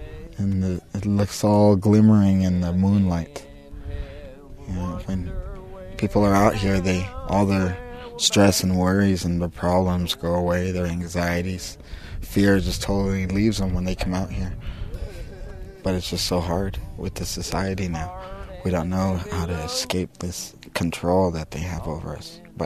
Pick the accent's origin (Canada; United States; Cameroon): Canada; Kamsack, Saskatchewan; I'm 27 years old and I'm from Kamsack, Saskatchewan, Canada.